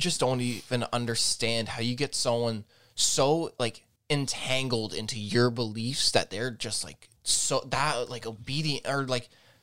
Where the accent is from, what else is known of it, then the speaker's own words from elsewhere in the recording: Azores, Portugal; I went to the island because I'm from the Azores.